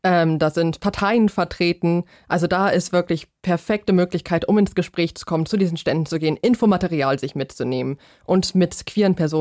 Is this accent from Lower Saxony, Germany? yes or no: yes; Lüchow-Dannenberg, Lower Saxony, Germany; Ich habe bei mir in meiner Heimat in Lüchow-Dannenberg schon seit 4 Jahren queere Gottesdienste gemacht.